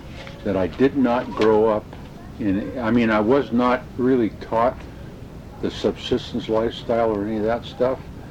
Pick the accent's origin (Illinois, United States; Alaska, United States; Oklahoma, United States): Alaska, United States; Kodiak; It reminded me of the years when I was growing up in Kodiak before I was married or anything.